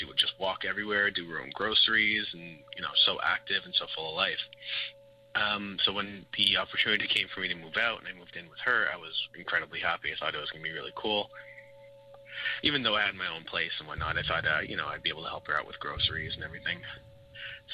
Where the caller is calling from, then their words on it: Montreal, Quebec, Canada; I'm calling from Montreal, Quebec.